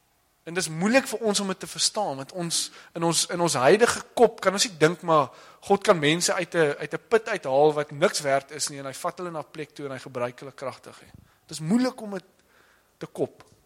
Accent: Western Cape, South Africa; ek kom van die Weskus af, so is altyd so twee generasies achter met die technologie.

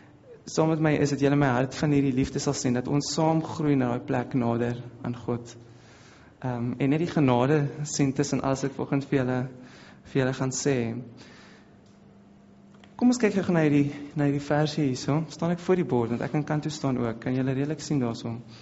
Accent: Western Cape, South Africa; ek het iets warms gehad, want ek is van die Kaap af, dit raak soms koud by die see

